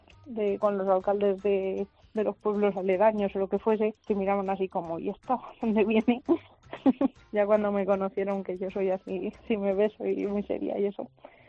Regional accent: Castejón, Spain; Lo que pasa que en Castejón, mi pueblo, pues es un pueblo de menos de 250 habitantes

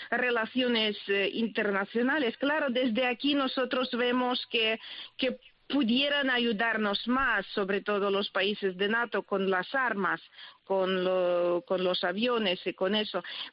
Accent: Ukraine; Spanish is a second language; somos otro pueblo, somos ucranianos.

